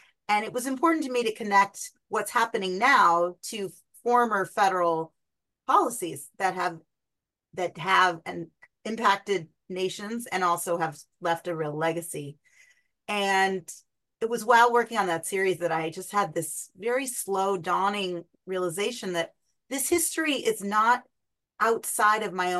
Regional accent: Pacific Northwest, United States; I grew up in the Northwest. I went to college on the East Coast.

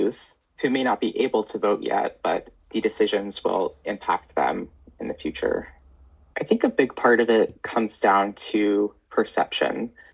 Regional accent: Camden, Maine, United States; now in Portland, United States; Growing up in Camden, I saw the impacts of climate change

